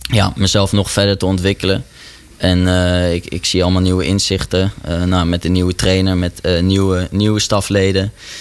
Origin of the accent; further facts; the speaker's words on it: Bennekom, Gelderland, Netherlands; also born or lived in Zwolle; Omdat ik studeerde in Amsterdam aan de VU. En daarvoor opgegroeid in Bennekom. Ik ben wel geboren in Zwolle.